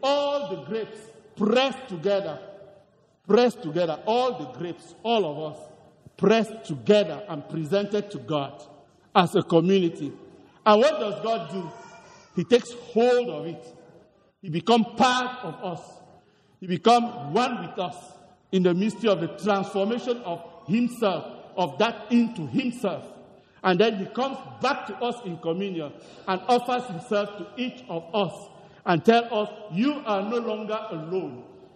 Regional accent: Cameroon; I am originally from Cameroon. Cameroon is a neighboring country to Nigeria at the west coast of Africa

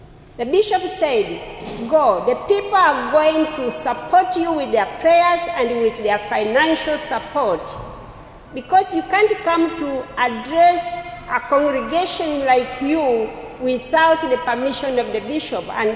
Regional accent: Tanzania; also born or lived in Nairobi, Kenya; As Father said, and I am saying, I am from Tanzania, but I also worked in Kenya, in Nairobi.

